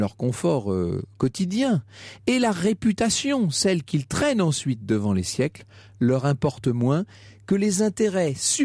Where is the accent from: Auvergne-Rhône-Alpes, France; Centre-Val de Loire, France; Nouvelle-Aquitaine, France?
Nouvelle-Aquitaine, France; born there; moi, j'ai apprécié les allusions à ma région natale. On voit le pape se promener de Poitiers à Ligugé.